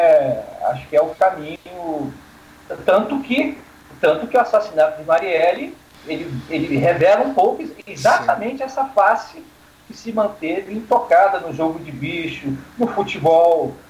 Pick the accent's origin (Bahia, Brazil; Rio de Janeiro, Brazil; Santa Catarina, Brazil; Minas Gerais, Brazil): Rio de Janeiro, Brazil; sul do estado, de onde eu sou originário